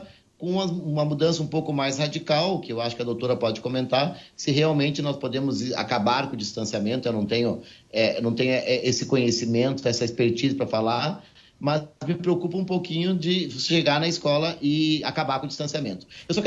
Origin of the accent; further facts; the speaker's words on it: Paraná, Brazil; o Paraná, que eu estudo muito, porque eu sou do Paraná